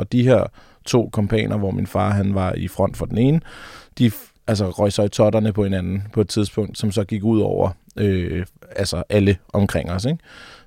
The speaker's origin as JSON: {"language": "Danish", "town": "Kværndrup", "region": "Region of Southern Denmark", "country": "Denmark", "tie": "born or raised there", "also_born_or_lived": "Lolland", "said": "Men jeg voksede op på Fyn i en lille by, der hedder Kværndrup, og så mange af de kommuner, der ligger rundt omkring der."}